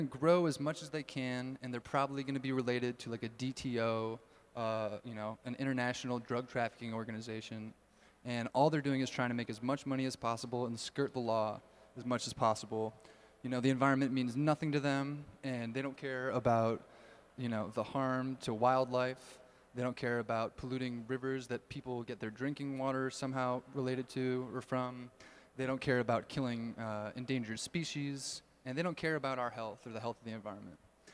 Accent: Illinois, United States; also born or lived in Indiana; I'm from Illinois and went to college in Indiana. We didn't have stuff like mountains and beautiful parks like this.

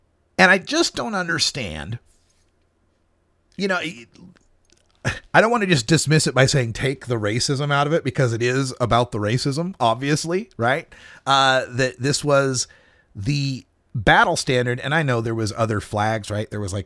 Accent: Idaho, United States; because the Pacific Northwest, and particularly Northern Idaho, I'm originally from Idaho, was well known for having an Aryan Nations compound up there in the Northern Panhandle

